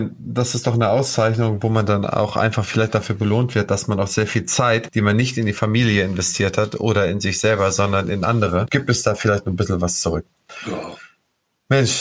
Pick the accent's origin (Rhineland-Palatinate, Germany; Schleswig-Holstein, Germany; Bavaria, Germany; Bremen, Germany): Schleswig-Holstein, Germany; Ich bin hier als Holsteiner, kann ich mit dem Titel Sanitätsrat gar nicht so viel anfangen.